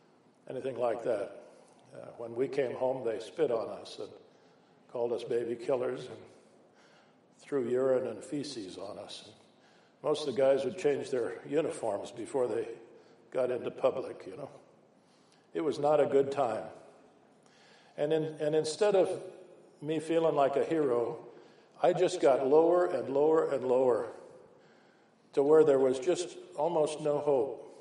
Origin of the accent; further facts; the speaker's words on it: Minnesota, United States; When you're a little boy growing up in Minnesota, you know, you think foreign travel is driving the tractor to the end of the corn row.